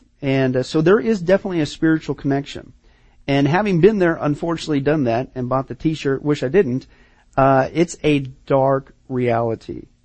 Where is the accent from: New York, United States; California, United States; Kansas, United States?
Kansas, United States; moved away as an adult; growing up in Kansas, out in the middle of nowhere, you look at the stars, the universe, the complexity.